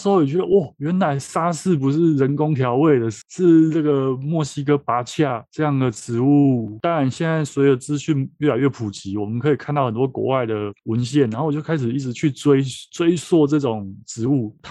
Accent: Taiwan; first language Taiwanese Hokkien; Chinese is a second language; 因为我是台语母语

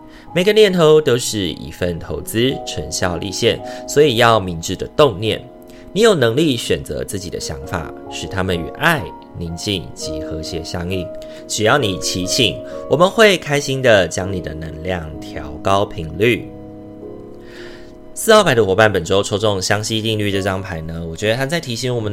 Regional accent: Taiwan; 有的时候呢，我们就是台湾人的那个性格嘛

